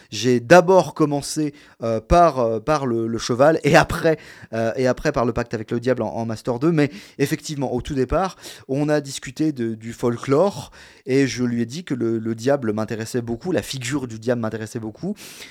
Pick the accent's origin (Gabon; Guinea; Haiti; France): France; Lyon, Auvergne-Rhône-Alpes; Je me serais peut-être rapproché de Lyon parce qu'à la base, je suis lyonnais.